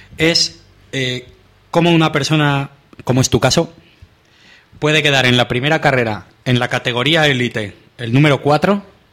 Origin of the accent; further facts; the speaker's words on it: Jábaga, Castilla-La Mancha, Spain; Como soy oriundo de Jávaga